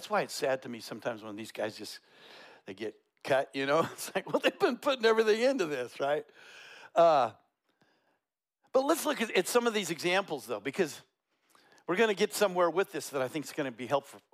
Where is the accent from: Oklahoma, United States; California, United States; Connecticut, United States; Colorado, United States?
Colorado, United States; I grew up in Colorado, so I got Bronco blood in my veins